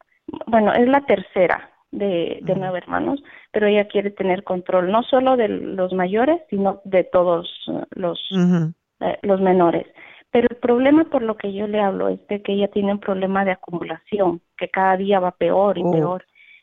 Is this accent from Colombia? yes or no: yes; Colombia; mi papá y yo nos venimos de Colombia a vivir aquí también